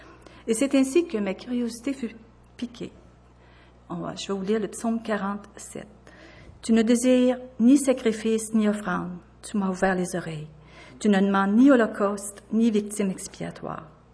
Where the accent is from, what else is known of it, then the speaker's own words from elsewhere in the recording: Loretteville, Quebec, Canada; born there; Je suis née à Québec, plus précisément à Loretteville.